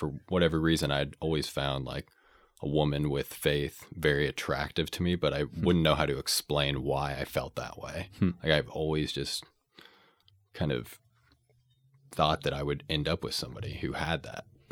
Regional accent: Paola, Kansas, United States; I'm from Paola, Kansas, so a little bit further south of Kansas City.

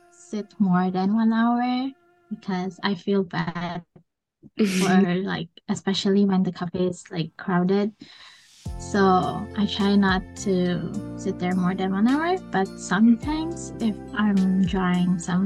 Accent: Indonesia; English is a second language; now in Canada; I'm from Indonesia. And last year, I decided to come here to Canada to continue my study.

